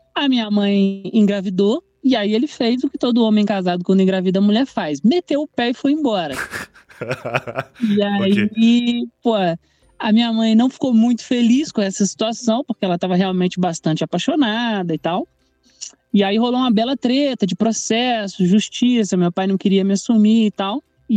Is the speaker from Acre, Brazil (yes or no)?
no; Juiz de Fora, Minas Gerais, Brazil; eu sempre meio que fui um alien na minha cidade, assim, eu sou de Juiz de Fora, Minas Gerais.